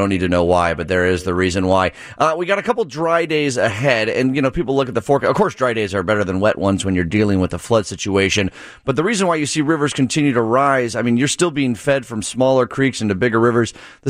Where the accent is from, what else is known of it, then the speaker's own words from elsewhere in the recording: Downers Grove, Illinois, United States; I live in the city now, but I grew up in DuPage County in Donner's Grove